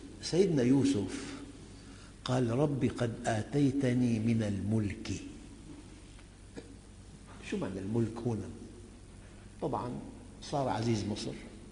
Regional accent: Syria; مثلاً عندنا بالشام

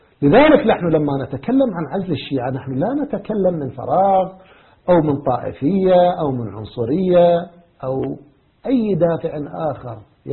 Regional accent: Iraq; وهذا حصل عندنا في العراق، حصل عندنا في العراق

